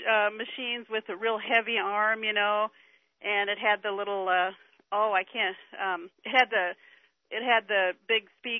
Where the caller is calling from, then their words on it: Iowa, United States; I'm calling from Iowa.